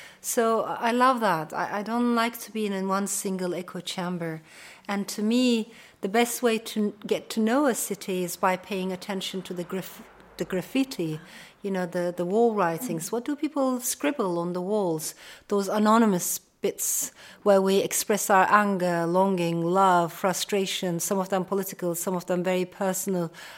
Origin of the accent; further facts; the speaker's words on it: Ankara, Turkey; also born or lived in Strasbourg, France; I was born in France, in Strasbourg, and shortly afterwards, my parents got separated, and my father stayed in France. My mother brought me to Ankara, the capital of Turkey.